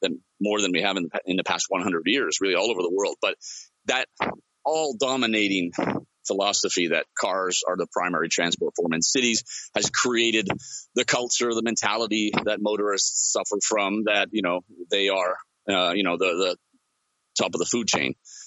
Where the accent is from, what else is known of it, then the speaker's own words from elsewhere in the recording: Calgary, Alberta, Canada; we're Danish, but I grew up in Canada, in Calgary